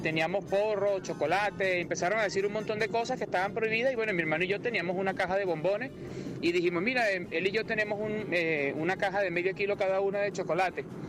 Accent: Spain; born there; accent: South American; Yo vivo en Águilas y, bueno, a mí me pasó algo hace 20 años aproximadamente, ya que, bueno, como pueden ver, tengo acento como de Sudamérica, aunque yo nací aquí en España.

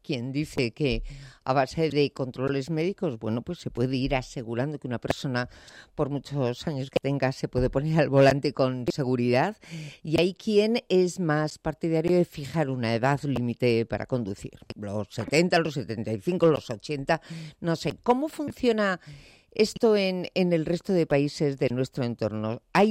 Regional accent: Spain; ¿somos prudentes los españoles?

